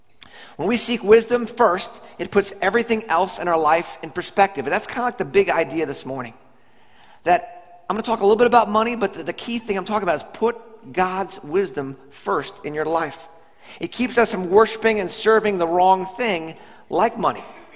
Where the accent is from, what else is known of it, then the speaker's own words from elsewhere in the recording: Nicaragua; We're from Nicaragua, so we go way back.